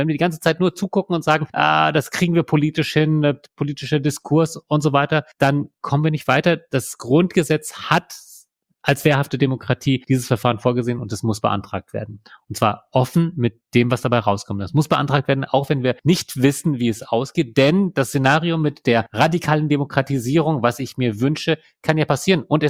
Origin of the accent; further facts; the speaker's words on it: Germany; born there; ich bin in Deutschland geboren und meine Eltern meinten damals, dieses Kind muss in erster Linie Deutsch sprechen. Also zweisprachige Erziehung und so weiter.